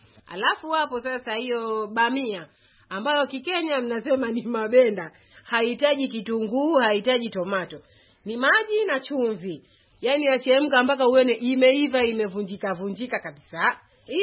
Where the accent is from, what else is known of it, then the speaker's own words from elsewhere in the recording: Tanga, Tanga Region, Tanzania; Mimi ni mzaliwa wa Tanga, Tanga mjini, sehemu inaitwa Barabara 8. Nimekulia hapo